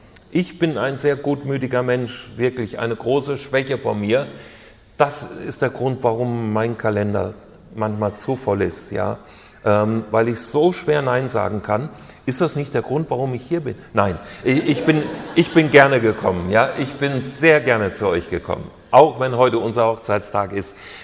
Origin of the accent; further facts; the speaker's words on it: Hesse, Germany; aber sogar Hessen bauen manchmal ein Haus. Ja? Und jetzt wisst ihr auch, wo ich herkomme.